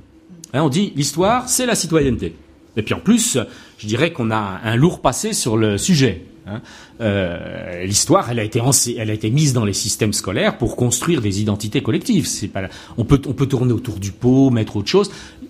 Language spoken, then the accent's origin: French; Switzerland; puisque je viens de Suisse